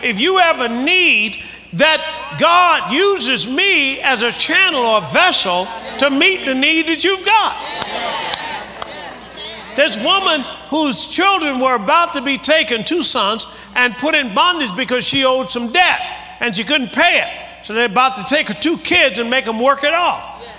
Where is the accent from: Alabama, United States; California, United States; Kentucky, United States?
Alabama, United States; Tuskegee; you know, I at my hometown now in Tuskegee, Alabama